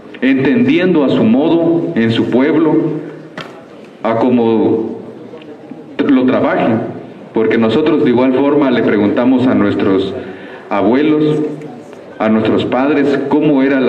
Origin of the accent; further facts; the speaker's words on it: Motocintla, Chiapas, Mexico; que de por sí aquí en Chiapas venimos de Motocintla, Chiapas, México.